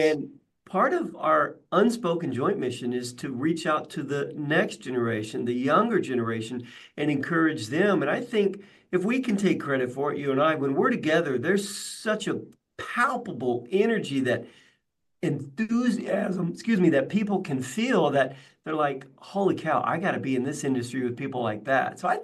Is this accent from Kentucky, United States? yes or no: yes; Kentucky, United States; Way more impoverished than the trailer I grew up in Western Kentucky.